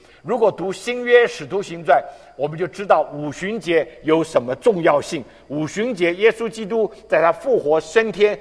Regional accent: China; 我特别我们中国人读起来就火冒三丈

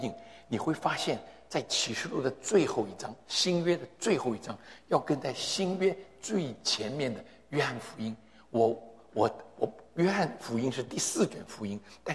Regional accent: China; 我们中国人喜欢做对联 couples， 这个对子。

